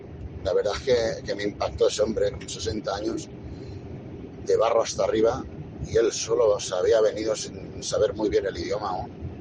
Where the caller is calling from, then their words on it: Valencia, Valencian Community, Spain; de Valencia